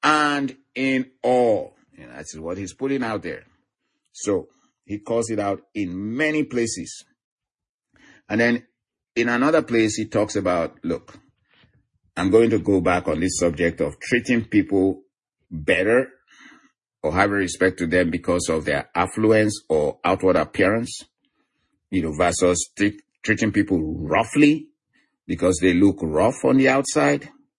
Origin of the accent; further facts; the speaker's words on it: Southwest Nigeria, Nigeria; I mean, I grew up in the, you know, southwestern part of Nigeria